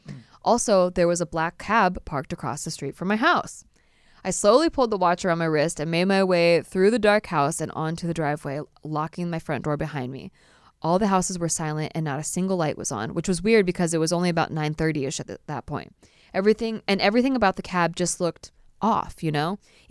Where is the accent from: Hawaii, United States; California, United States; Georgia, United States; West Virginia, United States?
California, United States; I'm from California.